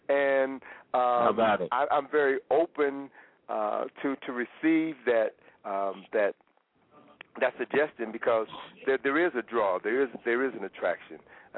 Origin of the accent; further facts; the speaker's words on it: Chicago, Illinois, United States; they really got their start in Chicago, and I'm from Chicago as well.